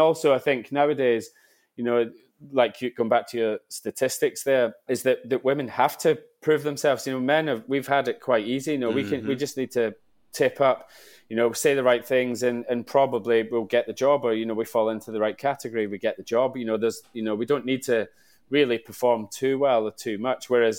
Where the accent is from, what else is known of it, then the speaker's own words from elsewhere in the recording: Kilwinning, Scotland, United Kingdom; now in England; West coast of Scotland, so Kilwinning in Ayrshire.